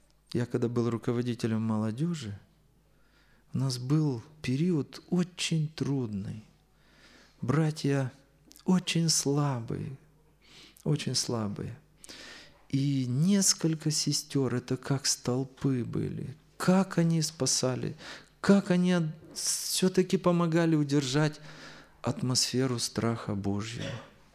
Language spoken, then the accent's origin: Russian; Chisinau, Chișinău, Moldova; Я с Молдавии, с Кишинева. У меня 7 деток. 1 сынишка и 6 дочерей.